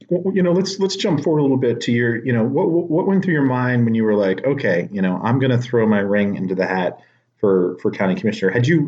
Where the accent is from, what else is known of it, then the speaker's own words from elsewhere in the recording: Tennessee, United States; like, where I grew up in Tennessee, any land that wasn't part of a city was just the county's land.